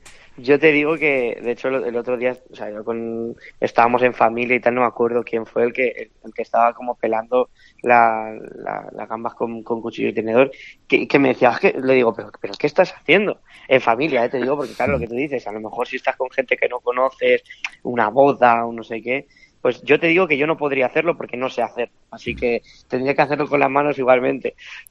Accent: Alcázar de San Juan, Castilla-La Mancha, Spain; now in Madrid, Spain; En mi pueblo también es muy corriente pues ponerte una tapita en plan de gachas, de como de comida típica, ¿no? De allí, de mi pueblo, y la verdad que eso aquí en Madrid pues echa un poco de menos.

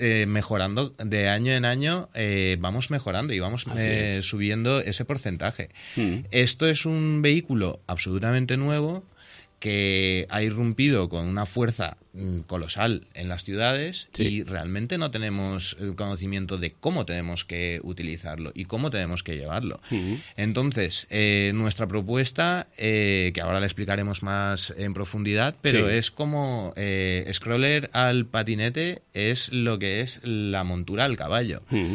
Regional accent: Valencia, Valencian Community, Spain; born or raised there

